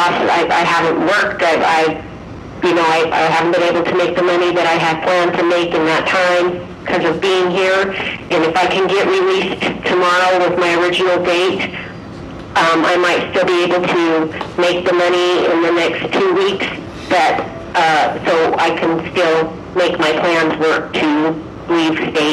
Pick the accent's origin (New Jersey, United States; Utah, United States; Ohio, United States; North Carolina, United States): Utah, United States; I'm not from here, I'm from Utah, and I had plans to go back to Utah.